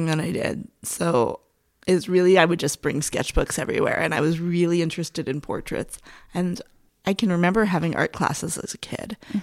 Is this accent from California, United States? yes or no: no; Pennsylvania, United States; But I grew up in Pennsylvania, where most schools had an art educator.